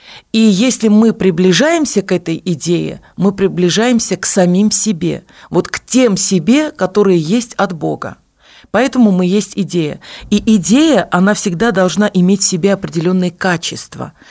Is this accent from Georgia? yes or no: no; Yerevan, Armenia; Я сама из Еревана, у меня мама сибирячка, вот, она замуж вышла за армянина, жили мы в Ереване